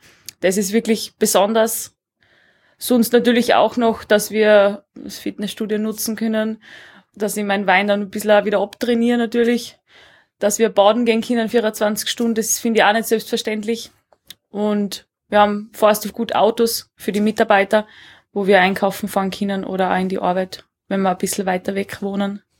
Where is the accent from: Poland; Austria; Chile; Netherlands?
Austria; Styria; now in Leogang, Austria; ich komme ursprünglich aus der Südsteiermark, bin Heizsommelier im Forsthofgut, arbeite seit 4 Jahren da und das mitten in Leogang zwischen die Berg.